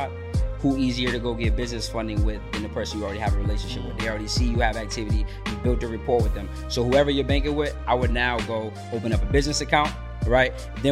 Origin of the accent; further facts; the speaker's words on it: Boston, Massachusetts, United States; now in Georgia, United States; like my guy said. I'm from Boston, Mass. Originally. I've been here in Georgia now for about 6 months.